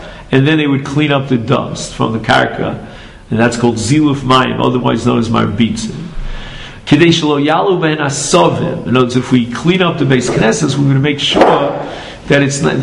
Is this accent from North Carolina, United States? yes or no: no; New York, United States; I always, because I'm a New Yorker, so I always think of what's called Ocean Parkway.